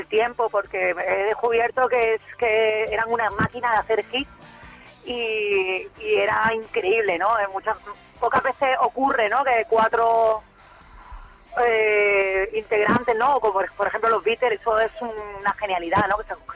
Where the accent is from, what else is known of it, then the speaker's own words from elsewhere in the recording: Málaga, Andalusia, Spain; Málaga es mi tierra y es el sitio al que volver, porque he estado mucho tiempo viviendo fuera